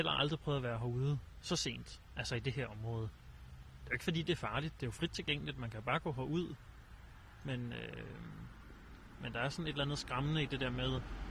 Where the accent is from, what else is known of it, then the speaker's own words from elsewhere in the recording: Roskilde, Zealand, Denmark; Og jeg er vokset op i Roskilde omegnen.